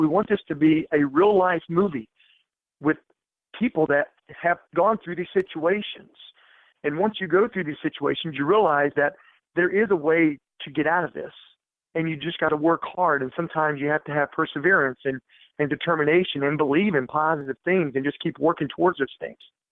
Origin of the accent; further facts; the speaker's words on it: West Virginia, United States; it was a article from my hometown newspaper, because I'm from West Virginia, an hour away from where Ryan's from.